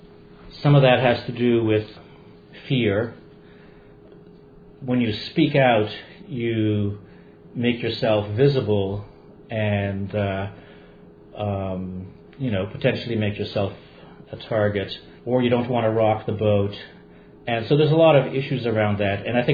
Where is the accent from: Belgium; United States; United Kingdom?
Belgium; now in Canada; I myself am the son of people who are refugees from Poland after the Second World War, and I moved from Belgium to Canada.